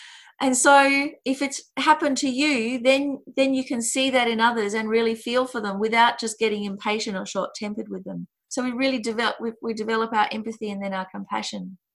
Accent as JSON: {"language": "English", "town": "Fitzroy", "region": "Victoria", "country": "Australia", "tie": "born or raised there", "said": "When I was little and there were lots of Greeks and Italians where I grew up in Fitzroy"}